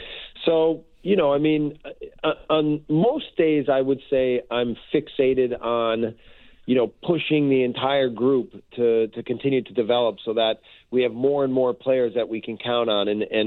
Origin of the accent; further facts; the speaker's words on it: United States; now in Canada; I am American, and you know, I don't fully understand everything about being Canadian